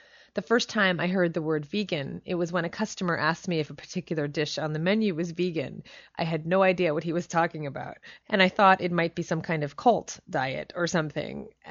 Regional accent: Corte Madera, California, United States; After I moved from my hometown of Corte Madera, California, to San Francisco, I was a waitress on Haight Street for many years.

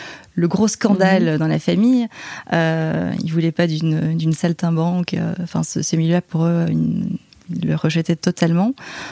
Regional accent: Liège, Wallonia, Belgium; now in Paris, France; je suis belge, je viens de Liège, en Belgique. Alors, je suis à Paris depuis un petit peu plus de 10 ans.

